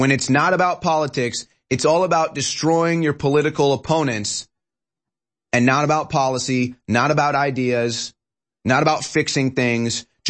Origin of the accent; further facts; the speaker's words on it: Missouri, United States; Now, I'm from Missouri. I followed this governor race